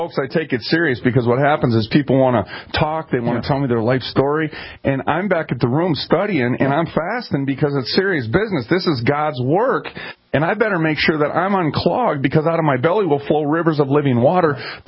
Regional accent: Michigan, United States; See, I'm listening to you all the time, and I'm from Michigan.

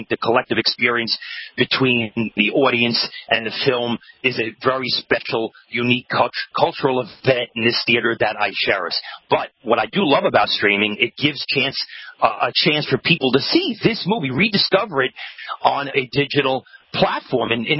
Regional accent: Brooklyn, New York, United States; I'm 57 years old, Andrew, and I grew up in Brooklyn.

